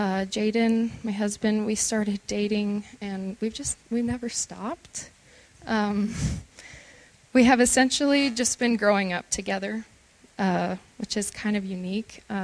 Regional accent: Thornton, Colorado, United States; born there; So I was born in Thornton, Colorado.

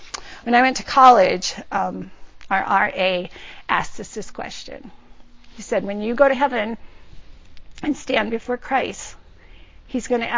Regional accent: Hawaii, United States; But I am Hawaiian, Chinese, Portuguese, and I grew up in Hawaii.

